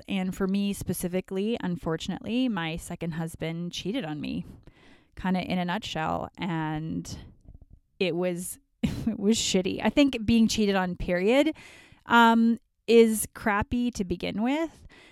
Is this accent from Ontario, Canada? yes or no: no; Calgary, Alberta, Canada; also born or lived in Vancouver; I grew up in Calgary, lived in Vancouver.